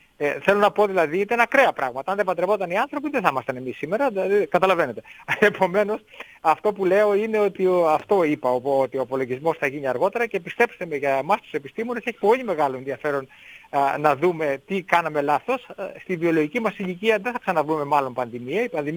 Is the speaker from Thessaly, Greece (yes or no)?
yes; Thessaly, Greece; Κοιτάξτε, κατάγομαι από το Πήλιο